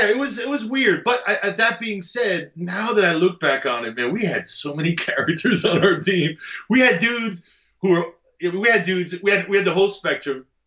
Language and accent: English; New Jersey, United States; Now, you got to remember context for me. I grew up in Jersey.